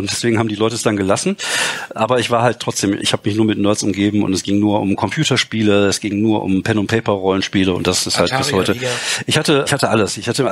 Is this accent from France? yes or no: yes; France; also born or lived in Germany; dass ich halt als Deutscher in Frankreich aufgewachsen bin auch, weil ich bin Halbfranzose. Und meine Mutter, als sie sich von meinem Vater getrennt hat, ist sehr viel nach Frankreich gezogen. Ich war 8 Jahre alt